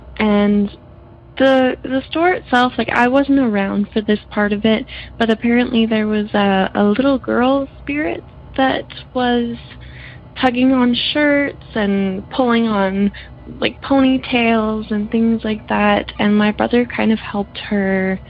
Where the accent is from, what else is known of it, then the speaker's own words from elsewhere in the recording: British Columbia, Canada; I am from British Columbia, Canada